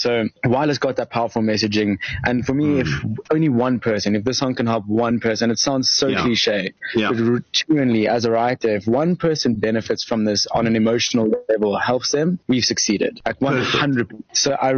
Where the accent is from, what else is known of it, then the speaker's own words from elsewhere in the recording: South Africa; we as a band are evolving into, and we as South African population are coming out of lockdown in the world.